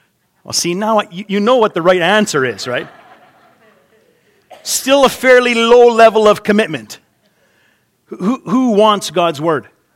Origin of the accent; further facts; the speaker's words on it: Canada; Not a president. I'm Canadian, what do I know?